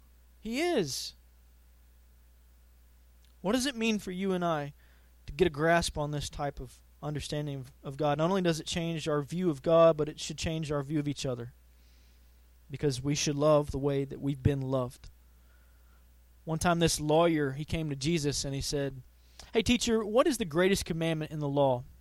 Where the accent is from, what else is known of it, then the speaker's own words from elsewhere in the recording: Texas, United States; I grew up in East Texas